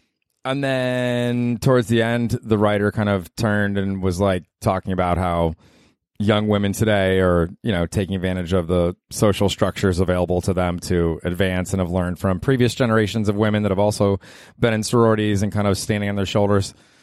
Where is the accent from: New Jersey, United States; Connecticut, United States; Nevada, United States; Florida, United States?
Florida, United States; Tampa; moved away as an adult; also born or lived in Georgia; I grew up in Tampa. I think a big part of who I am today is a kid that grew up in Tampa.